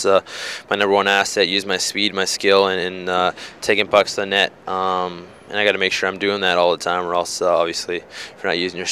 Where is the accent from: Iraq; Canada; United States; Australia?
Canada; It's Canada. I'm a Canadian at the end of the day